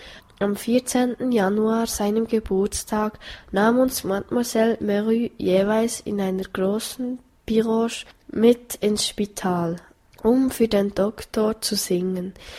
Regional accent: Gabon; moved away as an adult; So kam ich 1963 nach New York. Bei Vorstellungen sagte ich, ich komme aus Gabun.

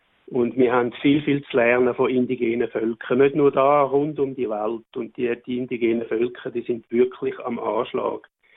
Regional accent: Switzerland; wir haben als Schweizer die erste Demokratie in Europa gehabt

